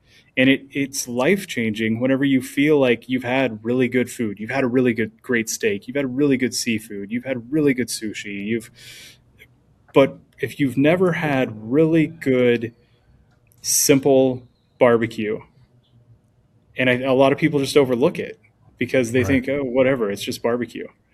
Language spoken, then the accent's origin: English; New Mexico, United States; We're from Eastern New Mexico.